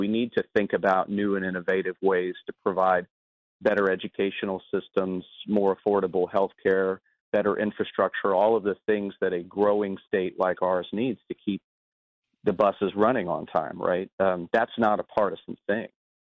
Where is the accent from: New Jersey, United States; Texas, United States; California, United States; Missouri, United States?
Texas, United States; Houston; also born or lived in Minnesota; Yeah, so I was actually born in Minnesota, but I got to Texas when I was 5 years old.